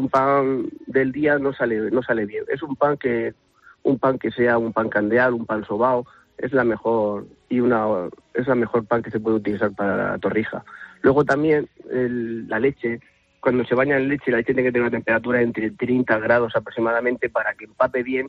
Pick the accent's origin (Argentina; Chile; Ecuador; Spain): Spain; Murcia, Region of Murcia; yo soy de Murcia y aquí es típico el huevo duro en la mona